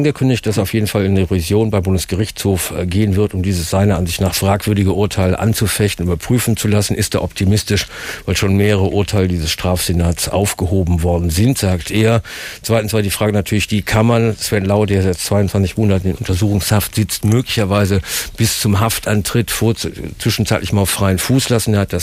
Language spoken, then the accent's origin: German; North Rhine-Westphalia, Germany; im rheinischen Dialekt oder Akzent auch, das ihn natürlich für mich als Rheinländer sehr sympathisch machte